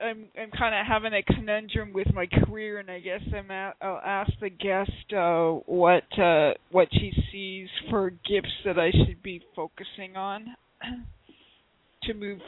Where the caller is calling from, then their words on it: Alberta, Canada; I'm in Alberta, Canada.